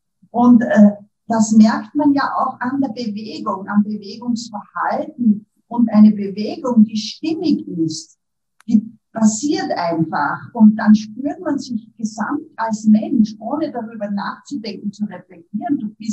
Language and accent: German; Upper Austria, Austria; now in Vienna, Austria; Ich lebe in Wien, bin aus Oberösterreich, aber bin schon lang in Wien